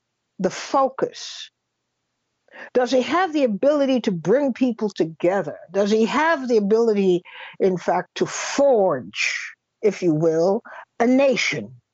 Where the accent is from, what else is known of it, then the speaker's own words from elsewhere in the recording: New York, United States; Well, I come from New York, so maybe that pretty much prestates my prejudice.